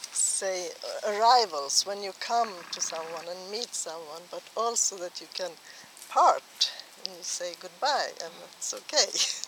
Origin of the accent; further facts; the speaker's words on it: Sweden; English is a second language; from Sweden. And I speak English now